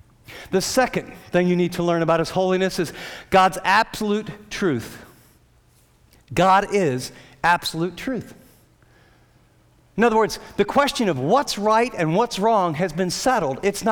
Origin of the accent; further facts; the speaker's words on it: United States; born there; And I was born in America.